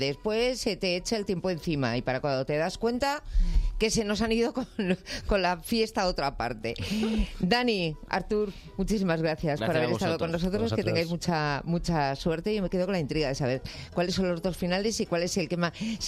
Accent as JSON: {"language": "Spanish", "country": "Spain", "said": "soy la única española que no ha probado en su vida una sopa de ajo"}